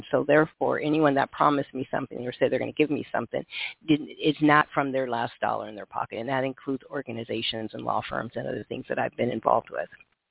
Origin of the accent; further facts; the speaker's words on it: Sioux City, Iowa, United States; Well, I'm from Sioux City, Iowa, and the most important person was that statue in the park.